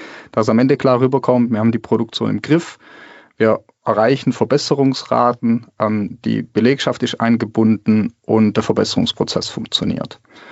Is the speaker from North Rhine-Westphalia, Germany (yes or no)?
no; Baden-Württemberg, Germany; Ich komme ja so aus dem produzierenden Gewerbe und da bin ich aufgewachsen bei CWG. Das ist ein Präzisionsdrehteilehersteller auf der Schwäbischen Alb. Da komme ich gebürtig her.